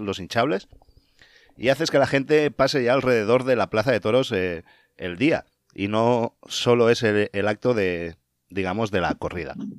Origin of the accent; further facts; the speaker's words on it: Vinaròs, Valencian Community, Spain; aquí en mi pueblo, por ejemplo, Vinaroz, se hacen normalmente dos corridas al año.